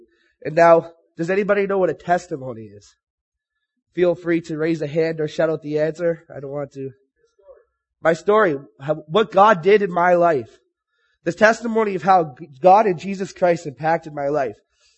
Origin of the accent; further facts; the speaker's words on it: Sudbury, Ontario, Canada; I am from Sudbury.